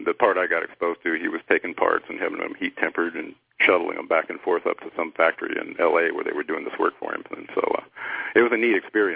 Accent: Arkansas, United States; also born or lived in California; Well, I was born in California, and by the time I was three, my folks moved us back to the Midwest, and specifically we ended up in the northwest corner of Arkansas.

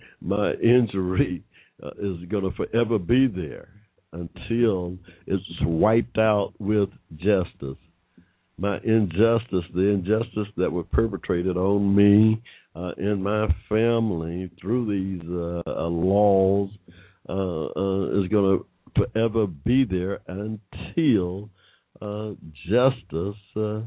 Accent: Georgia, United States; I was born here in Georgia in 1945. For my first 9 years until 1954, I had no 14th Amendment rights protections here in Georgia.

